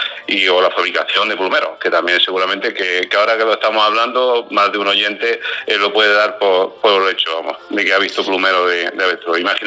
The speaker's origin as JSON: {"language": "Spanish", "town": "Cuevas del Campo", "region": "Andalusia", "country": "Spain", "tie": "born or raised there", "said": "porque en mi pueblo, en Cuadras del Campo, en Granada"}